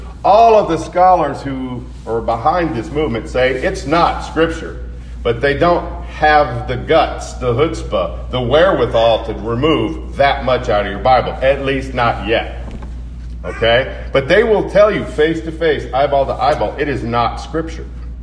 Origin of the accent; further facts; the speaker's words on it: Colorado, United States; Now, I'm not from Missouri. I'm from Colorado, but my dad was from Missouri.